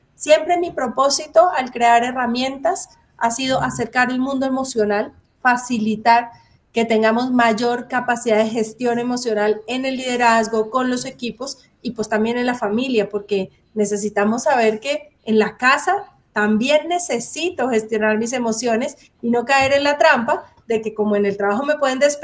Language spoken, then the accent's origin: Spanish; Antioquia, Colombia; yo soy colombiana con una cultura antioqueña